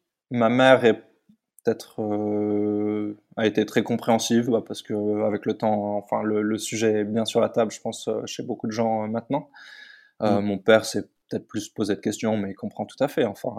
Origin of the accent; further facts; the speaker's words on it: Lausanne, Vaud, Switzerland; Je suis parti du coup de Suisse, de chez moi à Lausanne.